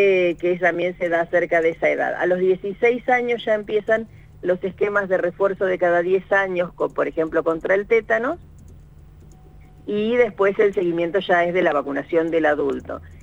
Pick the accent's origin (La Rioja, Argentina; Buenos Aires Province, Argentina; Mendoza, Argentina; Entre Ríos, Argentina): Buenos Aires Province, Argentina; Olavarría; cada vez que iba al banco de leche de Olavarría, que es donde mi pueblo natal